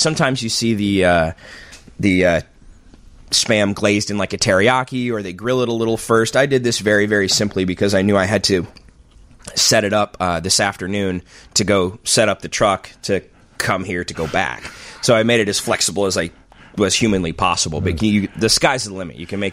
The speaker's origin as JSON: {"language": "English", "town": "Peoria", "region": "Illinois", "country": "United States", "tie": "born or raised there", "also_born_or_lived": "Rock Falls", "lives_now": "Chicago, United States", "said": "Peoria and environs. We lived around there a lot. We lived in Rock Falls for a short period of time as well."}